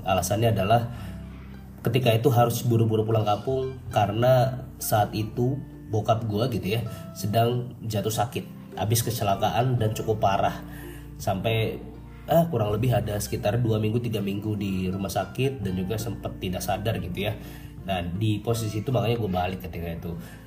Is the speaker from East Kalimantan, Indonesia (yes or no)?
yes; Bontang, East Kalimantan, Indonesia; kampung halaman saya itu adalah di Bontang, Kalimantan Timur. Bontang, Kalimantan Timur ini adalah kota yang berada di Kalimantan Timur, dekat dengan Samarinda dan juga Balikpapan, yaitu ada di utaranya gitu ya.